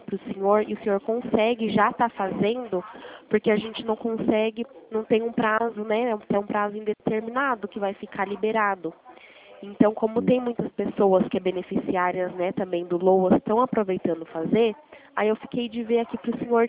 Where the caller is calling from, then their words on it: Bragança Paulista, São Paulo, Brazil; Eu falo aqui da cidade de Bragança Paulista, São Paulo.